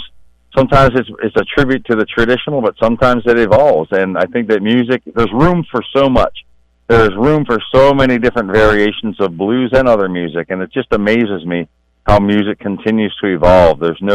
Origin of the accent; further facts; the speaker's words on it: Toronto, Ontario, Canada; also born or lived in Omaha; now in United States; I did. I grew up in Toronto, and then I moved to Omaha, Nebraska, and then I joined the United States Army.